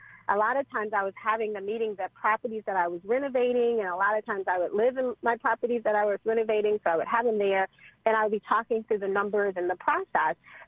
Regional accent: Mississippi, United States; And so I'm from Mississippi. And I kept pleading with him that, you know, Atlanta is so different than Mississippi.

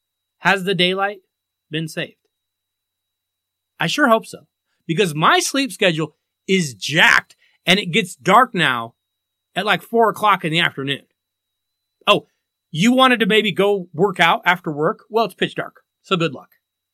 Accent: Denver, Colorado, United States; I gave a bit of a mid-season report on my hometown Denver Broncos

